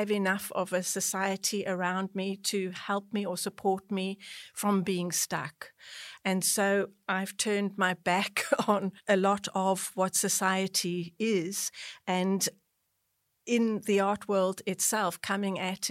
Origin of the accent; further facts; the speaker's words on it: South Africa; growing up in South Africa